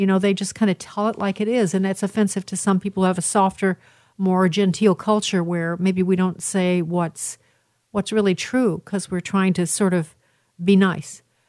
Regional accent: Chicago, Illinois, United States; You know, I'm from Chicago where people are gruff and a little abrupt also.

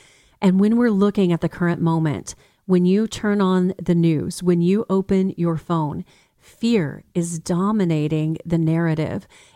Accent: Texas, United States; And as a Texan, I can relate to that.

